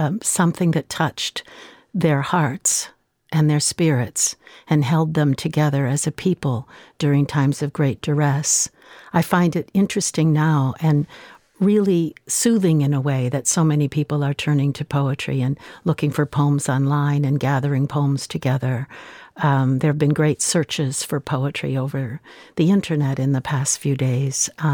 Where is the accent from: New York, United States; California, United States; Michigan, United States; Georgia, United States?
Michigan, United States; I'm from Michigan.